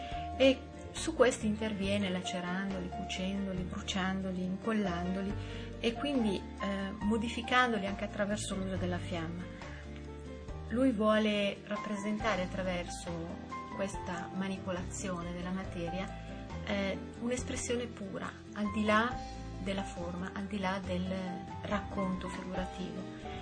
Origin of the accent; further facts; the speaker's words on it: Milan, Lombardy, Italy; volevo dirvi due proverbi milanesi, perché io sono milanese e quindi questi conosco.